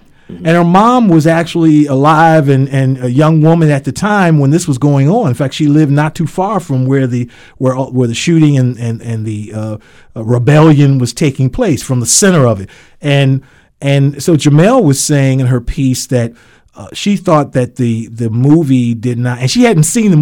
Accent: Cleveland, Ohio, United States; Because growing up in Cleveland, we also had a similar type of incident

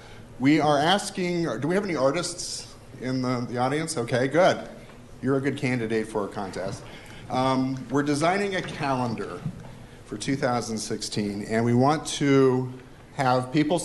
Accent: Phoenix, Arizona, United States; And when I was growing up, I grew up in Phoenix, and my dad was a rancher.

